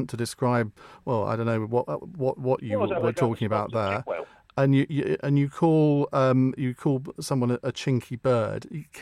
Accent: Saffron Walden, East of England, United Kingdom; I come from Saffron Walden.

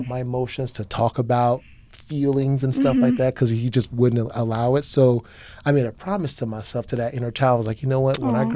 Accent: Chicago, Illinois, United States; Yeah, so I grew up in Chicago. Uh-huh. I'm 31, I'll be 32 this year, and yeah, from Chicago, grew up on the South Side.

